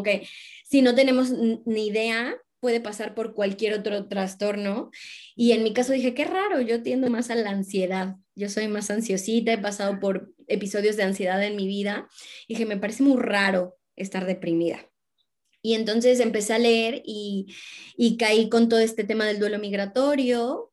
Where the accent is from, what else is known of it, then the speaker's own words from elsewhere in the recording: Mexico; now in Sevilla, Spain; yo soy de México, soy inmigrante en España, estoy en Sevilla, en el sur, en donde hace mucho calor en verano